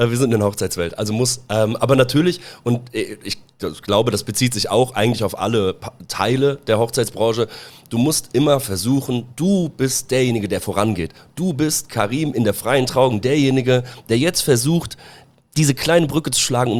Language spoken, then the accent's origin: German; Germany; ich bin ja selber Deutscher.